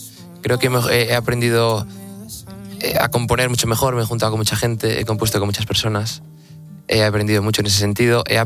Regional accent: Galicia, Spain; now in Madrid, Spain; me volví a mi casa, porque ya ahora estoy en Madrid, pero no, soy de Galicia. Y me volví allí pues con mi gente de siempre

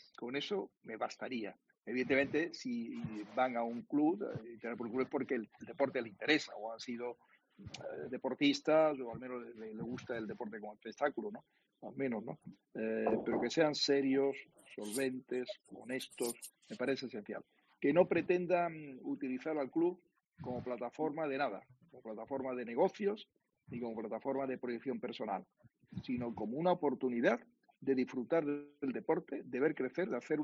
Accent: Málaga, Andalusia, Spain; Los que somos de Málaga

